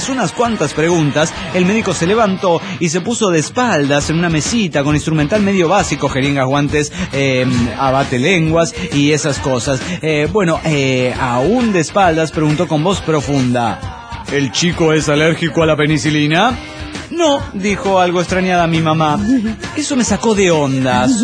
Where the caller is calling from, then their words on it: Villahermosa, Tabasco, Mexico; de Villahermosa, Tabasco, México.